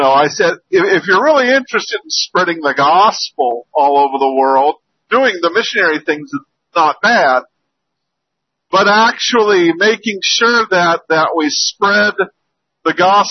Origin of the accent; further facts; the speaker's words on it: Utah, United States; born there; You know, I was born in Utah. I went to school in Utah.